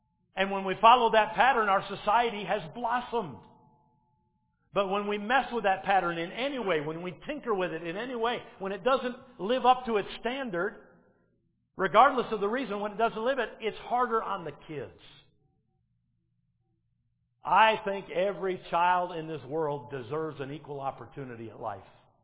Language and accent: English; Detroit, Michigan, United States; I remember when I was growing up in Detroit, the news came on at 11 o'clock at night.